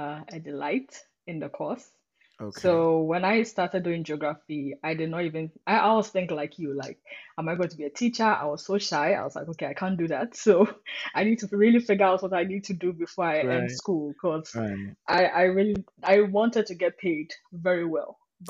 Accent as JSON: {"language": "English", "country": "Ghana", "said": "So I'm Ghanaian, first of all."}